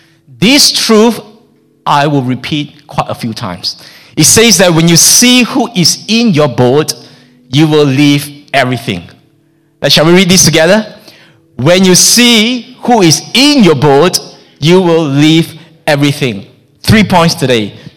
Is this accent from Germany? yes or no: no; Malaysia; I'm from Malaysia.